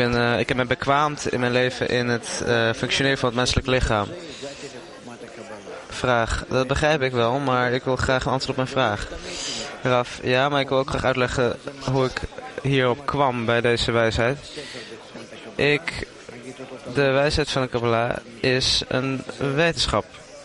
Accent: Israel; Goeiedag, ik kom ook uit Israël en ik ben hier ook voor het eerst.

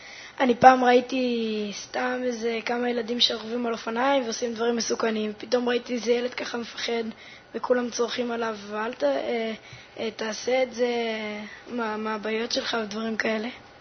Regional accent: Binyamina, Haifa District, Israel; אני בנימינה.

